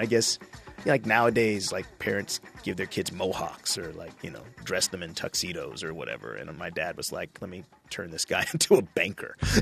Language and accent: English; Altadena, California, United States; I grew up in Altadena, California, actually. My mother worked in L.A. County.